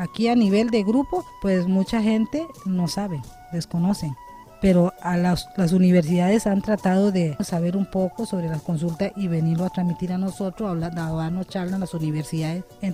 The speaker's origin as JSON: {"language": "Spanish", "town": "Amubri", "region": "Limón", "country": "Costa Rica", "said": "soy indígena bribri de Amobri, Talamanca."}